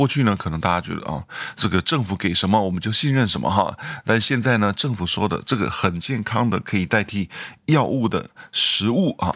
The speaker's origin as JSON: {"language": "Chinese", "country": "Taiwan", "said": "因为我从台湾来，台湾好像没有这个词哈"}